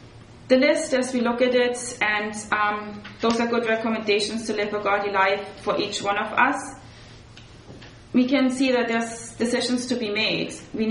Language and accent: English; Augsburg, Bavaria, Germany; I was in my hometown and in Augsburg, Germany.